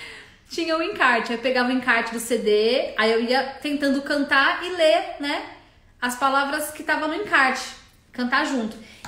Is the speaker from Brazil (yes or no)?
yes; Osasco, São Paulo, Brazil; now in Indaiatuba, Brazil; Vim de Osasco. Tem alguém de Osasco aí? Sou de Osasco, São Paulo. Nasci, cresci ali em Osasco. Hoje eu moro em Indaiatuba.